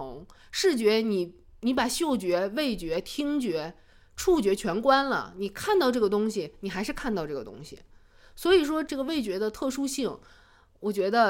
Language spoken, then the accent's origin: Chinese; China; 你看我们中国人吃东西色香味色是放在第一位的